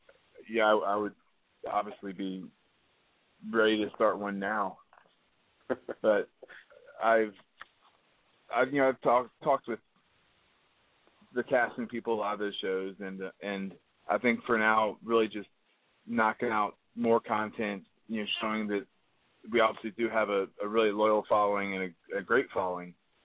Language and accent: English; the South, United States; I'm from the South, so a lot of just traditional American dishes that have my spin, a lot of international flavors.